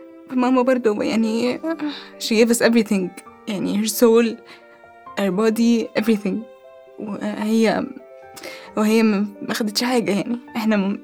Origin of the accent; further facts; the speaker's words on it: Abu Dhabi, United Arab Emirates; أنا مولودة هنا في أبو ظبي. عشت طول حياتي هنا، بس بروح كل صيف. ودلوقتي بقيت أروح أكتر من عشان أهلي بقوا عايشين هناك دلوقتي